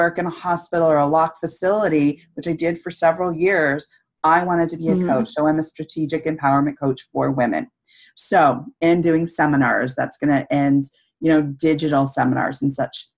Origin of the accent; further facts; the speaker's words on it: Santa Cruz, California, United States; I'm from Northern California. I'm from like near the San Francisco, Monterey Bay area in Santa Cruz.